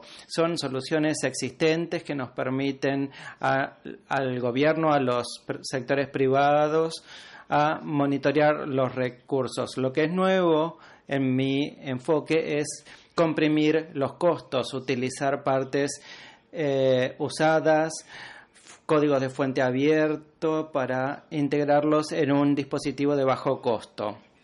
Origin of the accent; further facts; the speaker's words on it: Abuja, Federal Capital Territory, Nigeria; Spanish is a second language; soy de Abuja, Nigeria